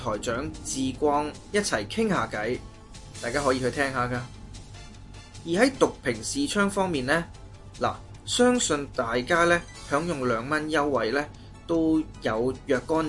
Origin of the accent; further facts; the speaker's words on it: Hong Kong; 我们香港人呢就破了